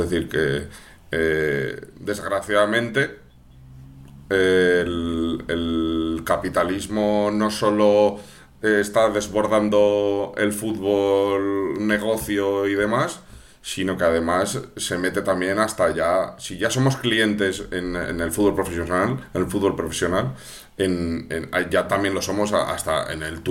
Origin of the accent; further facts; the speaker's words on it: Palencia, Castile and León, Spain; Yo soy de Palencia y mi equipo desapareció